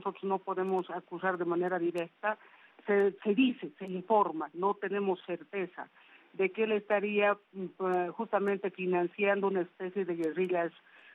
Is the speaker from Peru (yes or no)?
no; Bolivia; Esa es la preocupación que nosotros como bolivianos tenemos